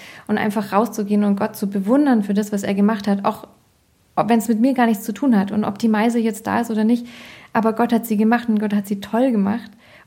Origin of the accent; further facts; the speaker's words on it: Bavaria, Germany; Ich bin so im Speckgürtel von München aufgewachsen. Also wir haben Land dazu gesagt, aber mittlerweile weiß ich, es ist überhaupt nicht Land. Es ist S-Bahn-Bereich und ich bin totales Stadtkind trotzdem.